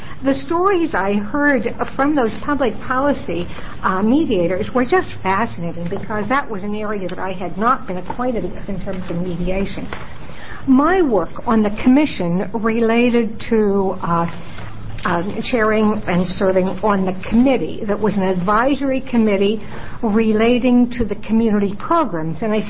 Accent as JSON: {"language": "English", "town": "Albany", "region": "Oregon", "country": "United States", "said": "Well, for the record … from Albany, Oregon."}